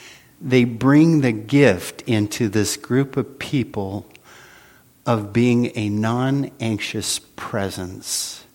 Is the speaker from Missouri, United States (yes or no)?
no; Santa Cruz, California, United States; I've always loved all the Bay Area teams because I grew up in Santa Cruz